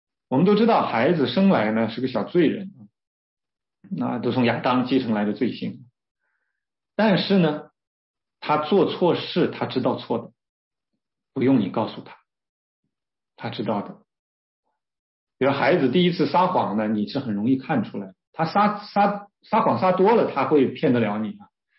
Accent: China; 我们中国人的良心也说这些不对呀

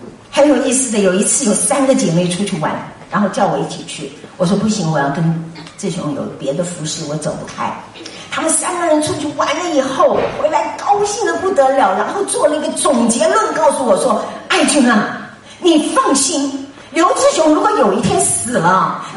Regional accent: Shandong, China; now in United States; 我是山东人，讲究男女授受不亲

